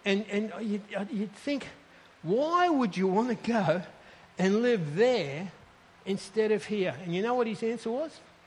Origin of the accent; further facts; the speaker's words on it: Port Moresby, National Capital District, Papua New Guinea; also born or lived in Australia; I grew up in PNG in Port Moresby. If there's ever a country that's my home, it's that place that's got that place in my heart.